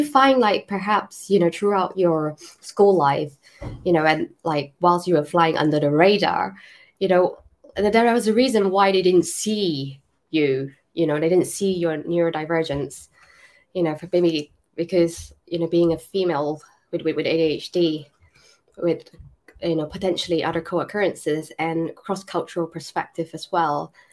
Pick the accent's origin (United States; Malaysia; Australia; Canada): Malaysia; You know, I grew up obviously from similar backgrounds. You know, I'm Malaysian Chinese, and I think in the Asian culture